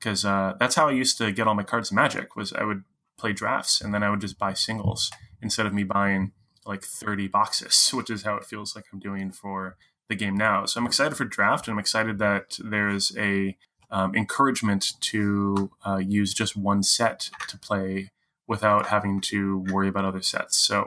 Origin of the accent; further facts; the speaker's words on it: San Francisco, California, United States; now in Minnesota, United States; because I'm from San Francisco, and so my favorite convention in San Francisco is KublaCon. And I haven't been back in years since I moved out here to Minnesota